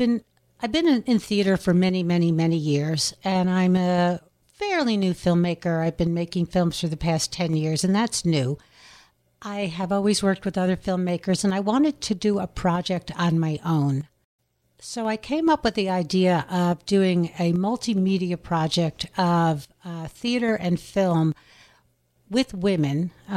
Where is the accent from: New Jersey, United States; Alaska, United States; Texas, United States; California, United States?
New Jersey, United States; also born or lived in New York City; now in Ithaca, United States; I think it's about 34 years now. I came from New Jersey, through New York City up to here